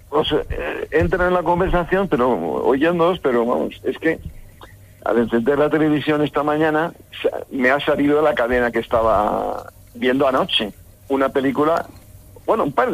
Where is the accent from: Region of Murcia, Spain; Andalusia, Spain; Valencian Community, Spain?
Valencian Community, Spain; Valencia; Pues soy de Valencia.